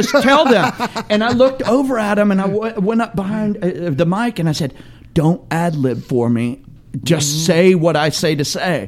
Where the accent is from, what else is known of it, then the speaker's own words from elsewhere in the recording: Oklahoma, United States; I grew up in Oklahoma, so I was around all the five civilized tribes.